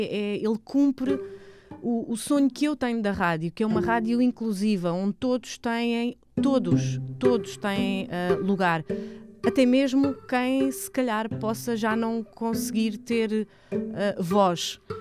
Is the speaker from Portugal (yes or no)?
yes; Abrantes, Santarém, Portugal; also born or lived in Mação; Eu vivi quase sempre em Abrantes. Nasci em Mação, mas vivi em Abrantes. E nós vivíamos na cave de um prédio, um bocadinho afastado do centro